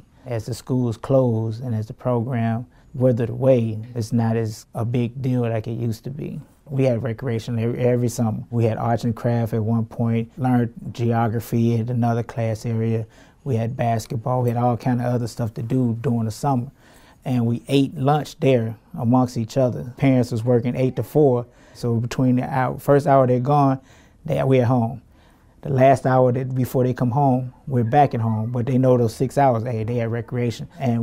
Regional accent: Gary, Indiana, United States; I was born and raised in Gary, Indiana. I grew up on the west side of town on Clinton Street, two blocks from Westside High School.

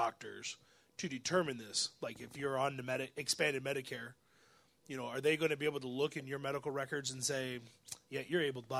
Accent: Three Rivers, United States; I'm from Three Rivers.

